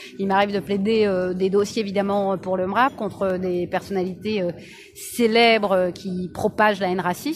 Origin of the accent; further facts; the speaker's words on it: Normandy, France; Je viens de Normandie, là où je suis née